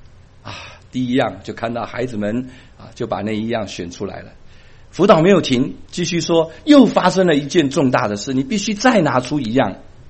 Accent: Taiwan; born there; 我是在台湾出生的纯种四川人。这个好笑吗？ OK anyway 我爸爸妈妈在1949年跟着国民党空军撤退到台湾

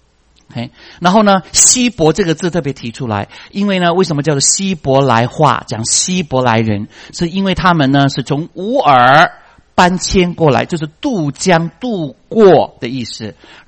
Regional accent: United States; 好像我们美国人很无辜被夹在中间

